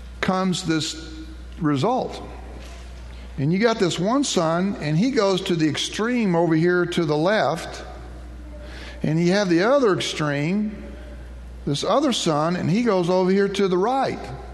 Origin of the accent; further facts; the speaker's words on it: Houston, Texas, United States; I remember growing up on Dover Street in Houston, our house was next to a huge vacant lot.